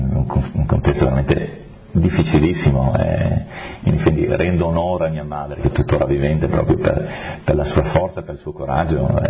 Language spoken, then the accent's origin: Italian; Ronchi, Friuli-Venezia Giulia, Italy; sono cresciuto a Ronchi, Monfalcone, però diciamo sempre, diciamo, con un legame con questa cultura un po' tedesca, e quindi austriacante, di montagna.